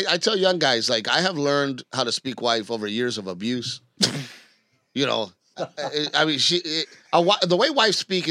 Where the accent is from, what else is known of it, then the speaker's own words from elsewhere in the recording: Gulf Coast, United States; because we grew up on the Gulf Coast.